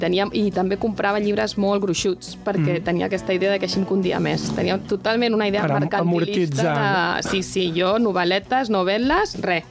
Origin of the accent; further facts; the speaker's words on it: Tarragona, Catalonia, Spain; quan jo era petita anava bastant a la biblioteca, jo soc de Tarragona